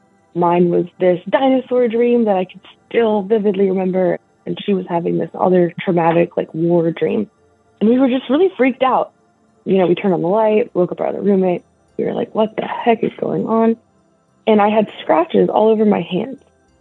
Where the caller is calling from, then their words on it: Washington, United States; I'm calling from Washington.